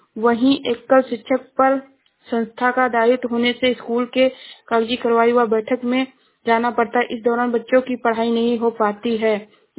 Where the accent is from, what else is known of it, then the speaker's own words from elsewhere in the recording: Uttar Pradesh, India; मैं जिला श्रावस्ती से हूँ।